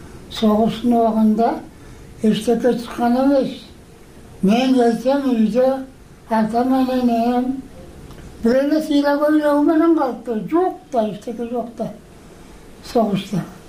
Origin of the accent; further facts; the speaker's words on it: Issyk-Kul Region, Kyrgyzstan; Ошо менен 46 жылынан өзүм туулуп өскөн Жетеуз районуна кайра келдим.